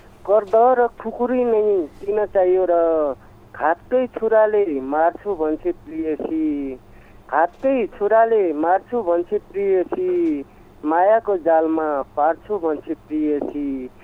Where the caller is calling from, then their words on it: Bajhang, Sudurpashchim Province, Nepal; हजुर म बझाङदेखि सर।